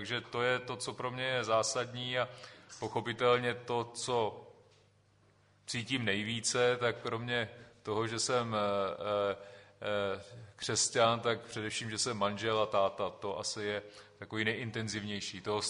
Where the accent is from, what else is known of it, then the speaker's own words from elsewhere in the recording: Náchod, Hradec Králové Region, Czechia; já pocházím z Náchoda … je vyloženě krajové.